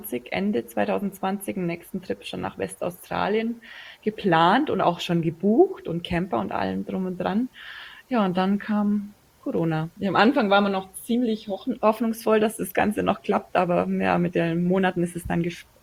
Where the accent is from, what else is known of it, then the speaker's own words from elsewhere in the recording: Bavaria, Germany; Und ich bin ja aus den Allgäuer Alpen.